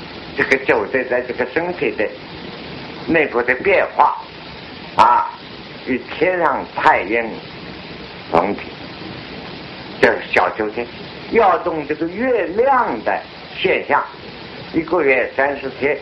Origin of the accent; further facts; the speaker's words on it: China; 中午像东方人，我们中国人有个习惯啊，这个午觉